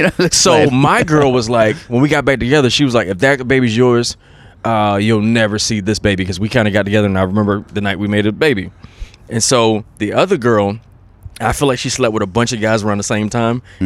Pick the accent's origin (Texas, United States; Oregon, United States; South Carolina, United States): South Carolina, United States; born there; I'm from South Carolina. I was born in South Carolina